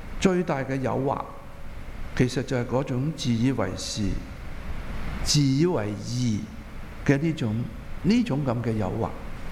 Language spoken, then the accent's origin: Cantonese; Hong Kong; 我们香港人、中国人以至世界上其他的人类同胞